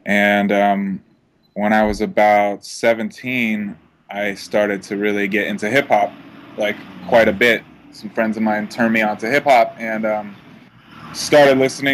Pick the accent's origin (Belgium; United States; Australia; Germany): United States; Topanga Canyon, California; I grew up in Topanga Canyon, which is outside of Los Angeles, which is a pretty artsy, sort of hippie-ish kind of community.